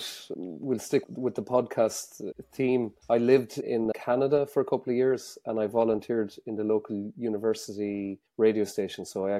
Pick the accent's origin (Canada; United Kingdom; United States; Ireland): Ireland; Tipperary, Munster; So I was born in Tipperary, so it's a long way for a lot of people. And I grew up on a dairy farm, something I'm very proud of.